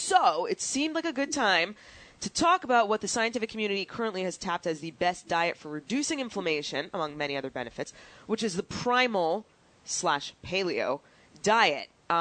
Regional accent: New York, United States; Yeah, in case you haven't deduced, I'm from New York.

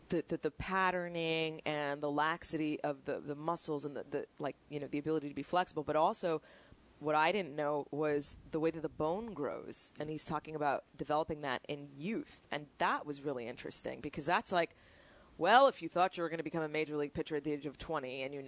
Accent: Queens, New York, United States; I'm from Queens.

